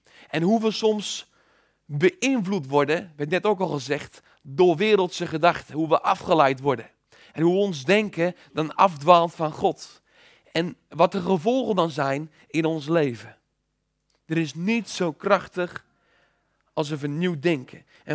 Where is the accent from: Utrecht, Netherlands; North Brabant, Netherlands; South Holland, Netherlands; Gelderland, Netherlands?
Utrecht, Netherlands; Bunschoten-Spakenburg; Ik was toen 14 jaar. En u weet, ik kom uit Bunschoten-Spakenburg.